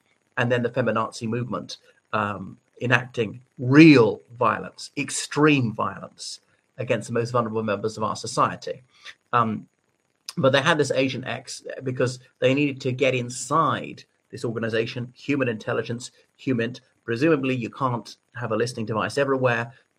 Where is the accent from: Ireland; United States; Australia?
Ireland; everybody … from Ireland.